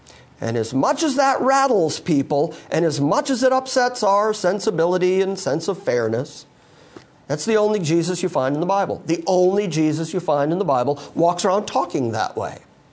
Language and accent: English; Livonia, Michigan, United States; I grew up in Livonia, Michigan. the Michiganders are with me on that one.